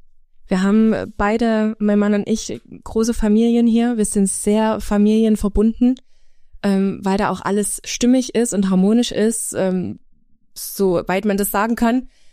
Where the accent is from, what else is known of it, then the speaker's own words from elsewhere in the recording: Saxony, Germany; wir kommen aus dem Erzgebirge